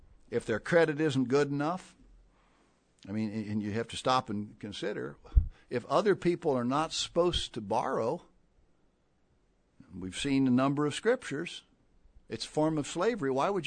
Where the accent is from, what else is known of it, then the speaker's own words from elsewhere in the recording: Ohio, United States; I grew up in Lima, in Dayton, Ohio